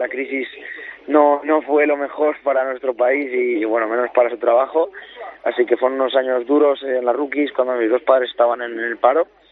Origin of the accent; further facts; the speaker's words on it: San Sebastián de los Reyes, Community of Madrid, Spain; Que mi pueblo, sí, mi zona donde me he criado y creo que me siento de allí.